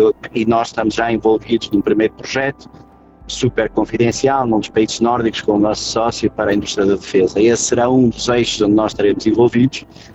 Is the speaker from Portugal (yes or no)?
yes; Viana do Castelo, Portugal; Eu sou de Viana do Castelo e há muitos anos